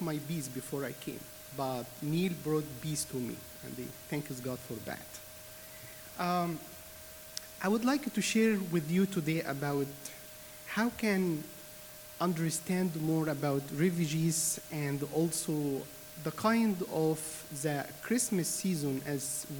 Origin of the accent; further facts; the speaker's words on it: Egypt; as you know, I am from Egypt